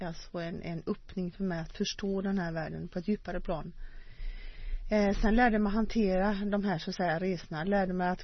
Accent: Gothenburg, Västra Götaland County, Sweden; Ja, jag är från Göteborg.

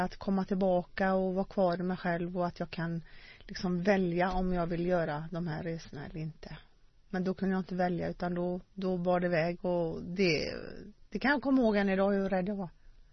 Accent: Gothenburg, Västra Götaland County, Sweden; Ja, jag är från Göteborg.

